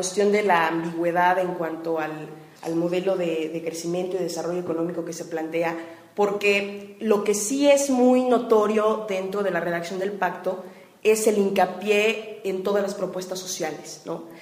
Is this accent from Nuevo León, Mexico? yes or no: no; Guerrero, Mexico; que yo soy guerrerense, que mi Estado está sucumbiendo a toda la maquinaria del Estado